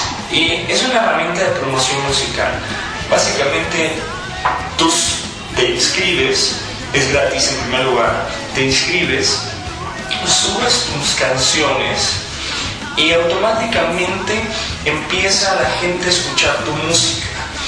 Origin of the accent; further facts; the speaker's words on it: Guatemala; now in Mexico City, Mexico; no soy mexicano, soy de Guatemala, vivo en México, en el Distrito Federal, y amo mucho este país, es precioso, pero pues soy orgullosamente guatemalteco.